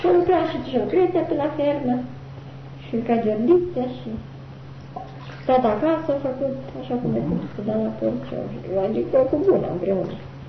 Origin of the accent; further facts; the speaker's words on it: Fetești, Ialomița County, Romania; că am mers mult de la gara la Fetești, până în satul meu, unde a fost comuna nouă, de Fetești